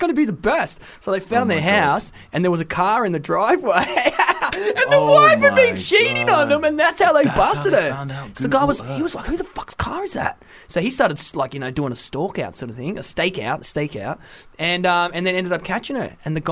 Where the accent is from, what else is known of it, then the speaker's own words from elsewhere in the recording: Wales, United Kingdom; I was born in Wales, mate. I'm from the motherland of the UK.